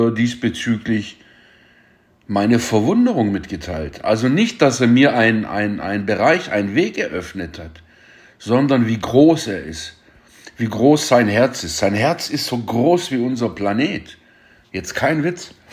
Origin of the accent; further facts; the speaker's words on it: Kirchheim unter Teck, Baden-Württemberg, Germany; also ich bin ja hier geboren in Deutschland, um genau zu sagen, in Kirchheim-Teck, dass es auch mein Land ist. Ja, also ich bin hier geboren, ich kenne das ja nicht anders. Ich bin nicht in der Türkei geboren, ich bin kein Einwanderer, ich bin hier geboren.